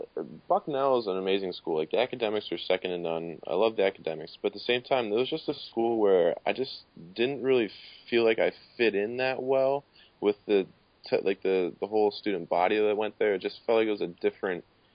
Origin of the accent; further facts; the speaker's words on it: Williamsport, Pennsylvania, United States; And there's a Phillies tryout, open tryout coming up the following month in my hometown, Williamsport, because they have a single A team, the Crosscutters, here in my hometown.